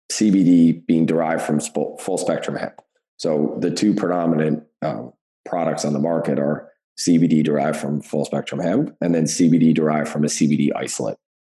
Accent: New Jersey, United States; I'm from New Jersey, we don't have recreational cannabis, and our medical cannabis is very difficult to get.

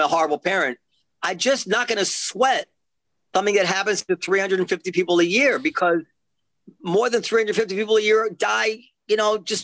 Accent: Manhattan, New York, United States; I could walk to school, and I was growing up in Manhattan.

